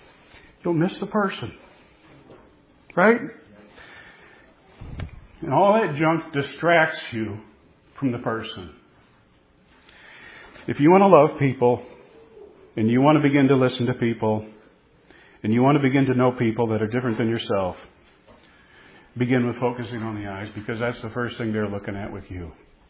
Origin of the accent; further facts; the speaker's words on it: DeSoto, Texas, United States; And I grew up around DeSoto.